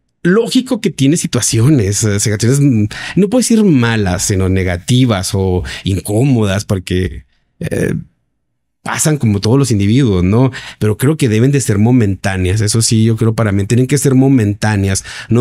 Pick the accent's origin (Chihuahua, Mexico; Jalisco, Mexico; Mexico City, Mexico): Chihuahua, Mexico; Ciudad Juárez; Nosotros somos maquileros, somos de Juárez